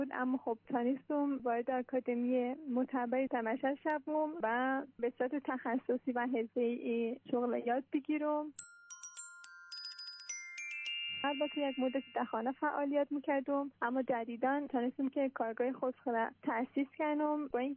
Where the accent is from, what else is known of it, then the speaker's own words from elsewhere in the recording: Mashhad, Razavi Khorasan, Iran; born there; متولد سال 1373، متولد مشهد هستم و اصالتا از بهسود افغانستان.